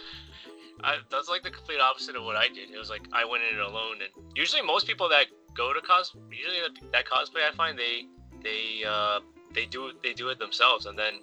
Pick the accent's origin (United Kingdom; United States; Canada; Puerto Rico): Canada; I'm just a Canadian, so I don't get no special privileges.